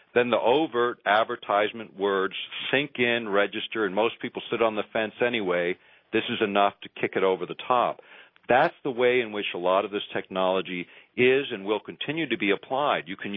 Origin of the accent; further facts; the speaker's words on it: Alaska, United States; I'm inundated with electromagnetic fields here in the microwave range that I was not exposed to in my home state of Alaska, as an example.